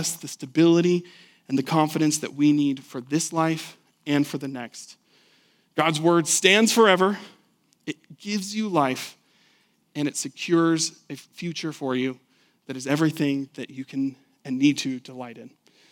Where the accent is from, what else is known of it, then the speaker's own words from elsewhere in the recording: Albuquerque, New Mexico, United States; I grew up, going back to another childhood memory, I grew up in Albuquerque.